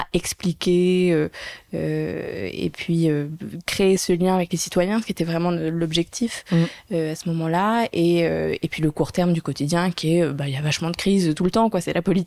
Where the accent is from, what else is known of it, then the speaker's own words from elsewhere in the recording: Monaco; Alors, je viens de Monaco.